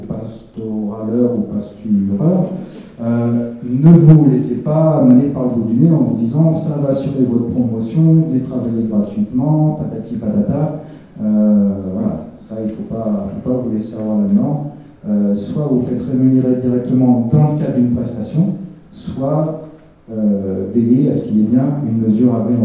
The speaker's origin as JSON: {"language": "French", "region": "Southern France", "country": "France", "said": "Bon, moi, je viens du Midi, je suis un peu plus concerné par ça"}